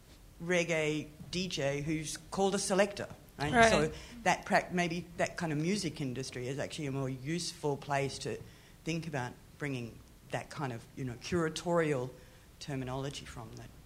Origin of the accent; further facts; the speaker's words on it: Australia; from my accent, I'm Australian